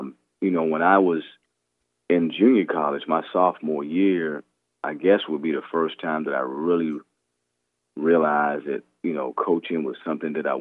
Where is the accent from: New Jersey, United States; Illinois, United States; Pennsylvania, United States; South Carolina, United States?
South Carolina, United States; Charleston; Well, I grew up in Charleston.